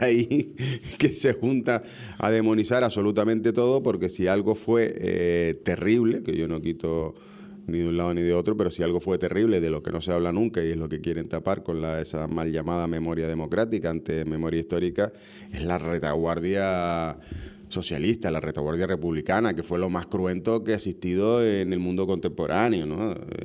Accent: Spain; Porque, vamos a ver, somos españoles, ¿no?

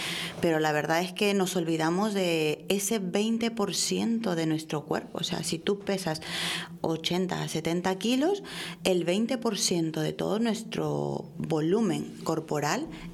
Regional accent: Peru; Yo soy latina, soy peruana y mi piel es morenita

